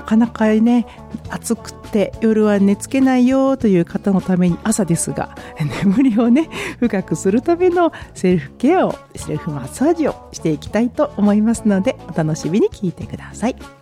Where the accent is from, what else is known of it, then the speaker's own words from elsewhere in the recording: Okayama, Japan; さすがにね私岡山県出身でございますので、やはりこの時期一番美味しいのは白桃ですよね。